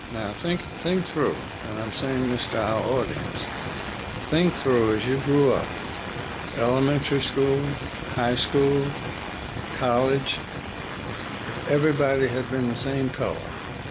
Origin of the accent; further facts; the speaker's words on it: Alabama, United States; born there; I went to school. I was born in Alabama. Long before the Supreme Court decision.